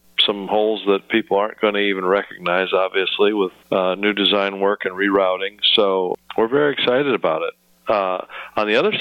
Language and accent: English; Midwest, United States; And as you know, I'm from the Midwest, and so even though the blood is thinned a little bit, I'm ready to make the move.